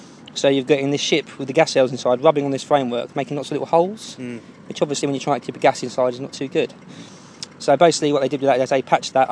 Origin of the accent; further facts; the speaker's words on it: Cardington, East of England, United Kingdom; I grew up in Cardington, which, if anyone knows anything about airships, it's basically the home of British airships.